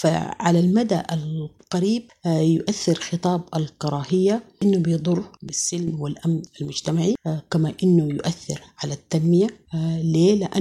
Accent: Sudan; ونحن كسودانيين عرفنا بالتسامح وقبولنا لبعضنا البعض

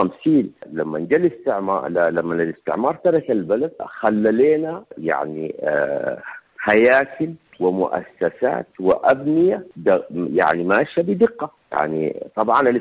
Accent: Sudan; نحن السودانيين اللي عرفنا المهد، عرفنا إنه نحن سودانيين

